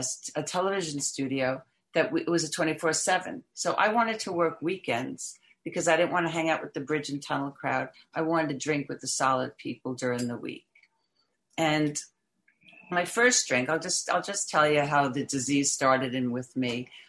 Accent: New York City, New York, United States; I'm from New York and I'm third generation and I lived down in Chelsea back in the 80s.

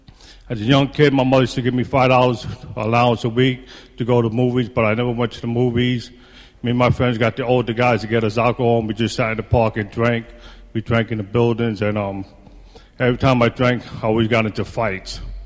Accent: New York, United States; I was born and raised in the Bronx. I got drunk in the Bronx, sober in the Bronx.

